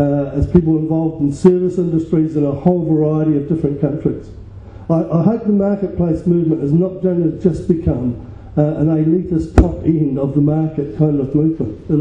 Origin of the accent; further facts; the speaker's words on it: New Zealand; As I said last night, I'm from New Zealand.